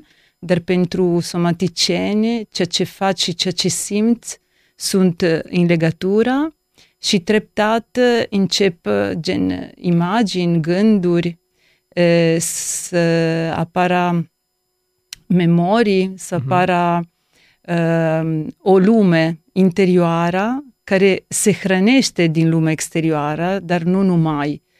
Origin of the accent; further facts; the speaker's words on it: Friuli-Venezia Giulia, Italy; Romanian is a second language; now in Romania; Eu sunt italiancă. Genele mele, cred că sunt mai mult, da, din Italia și din Friuli și m-am stabilit aici